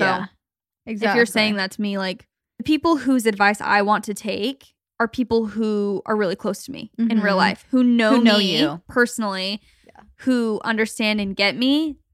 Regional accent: Phoenix, Arizona, United States; why can't we just think it's fun to watch the Suns because we're from Phoenix and we love that they're doing well

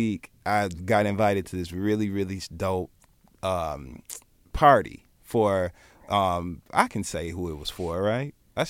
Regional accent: New York, United States; Once again with myself … I'm an actor from New York.

